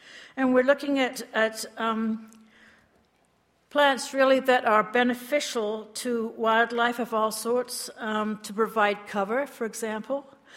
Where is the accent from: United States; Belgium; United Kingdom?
United Kingdom; I was born and raised in Great Britain